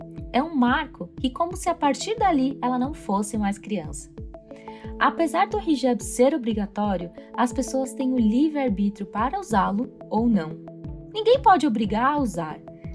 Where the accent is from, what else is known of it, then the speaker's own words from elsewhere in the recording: Brazil; Eu nasci no Brasil. E durante a minha infância, crescer num país onde minha religião é minoria não fez nenhuma diferença para mim.